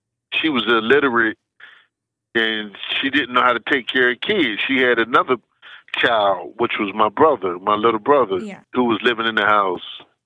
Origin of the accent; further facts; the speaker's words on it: Norristown, Pennsylvania, United States; born there; I was born in Norristown, Pennsylvania. One mom, never knew my dad.